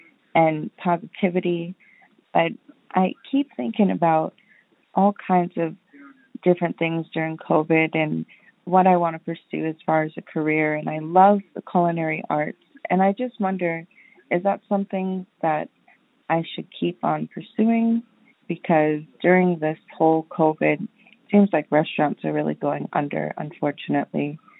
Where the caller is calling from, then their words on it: San Clemente, California, United States; I'm calling from San Clemente, California.